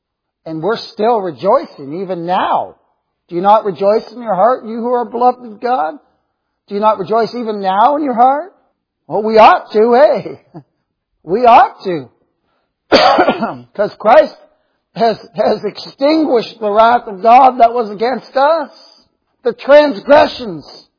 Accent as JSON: {"language": "English", "country": "Canada", "said": "I'm Canadian and I'm with you all, you're American."}